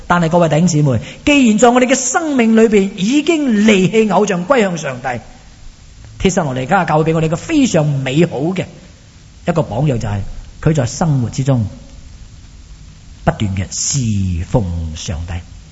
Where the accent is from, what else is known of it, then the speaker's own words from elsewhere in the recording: Shanghai, China; 我头先讲过我喺上海出世噶啦，我哋住喺上海虹口区啊